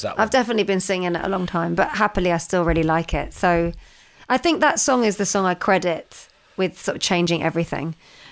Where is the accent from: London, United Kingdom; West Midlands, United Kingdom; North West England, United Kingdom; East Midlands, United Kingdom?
London, United Kingdom; I was growing up in London.